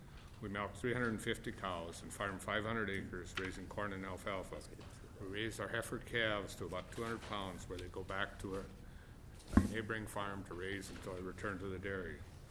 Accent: Henning, Minnesota, United States; I'm from Hinning, Minnesota. I'm a dairy producer and the director of Minnesota Milk Producers.

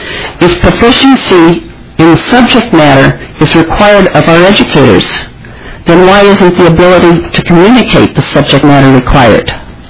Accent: Plymouth, Minnesota, United States; I'm from Plymouth.

